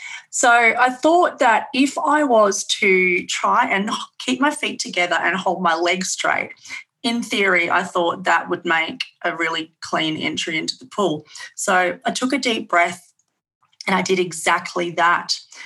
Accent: Australia; growing up in Australia, we've got the tall poppy thing is rife here

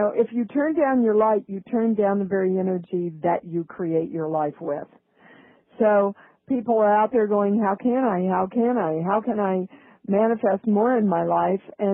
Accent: Kansas, United States; And growing up in the Midwest, I wasn't any different. I was the quintessential, you know, poor kid from Kansas. My family was very poor. We lived with my grandmother most of the time.

